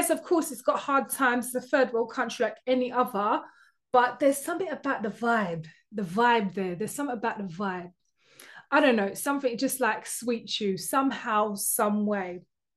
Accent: London, United Kingdom; I'm born and bred in London. I love London.

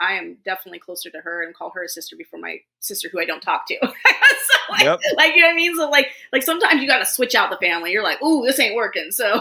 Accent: California, United States; also born or lived in Southern United States; I grew up in California in the 80s.

